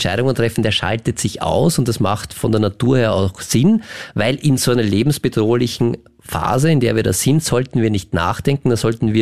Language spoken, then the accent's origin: German; Austria; okay, was geht denn bei uns in Österreich? Wie kann ich mich denn wehren?